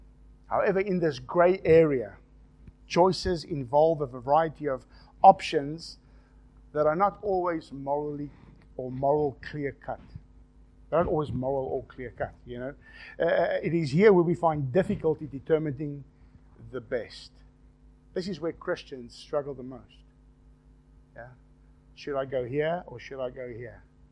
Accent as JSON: {"language": "English", "country": "South Africa", "said": "And being South African, sometimes that I don't agree can be very blunt."}